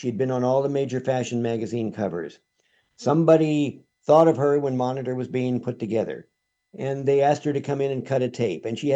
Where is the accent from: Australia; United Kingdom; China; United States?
United States; California; It was exciting for this kid growing up in Central California.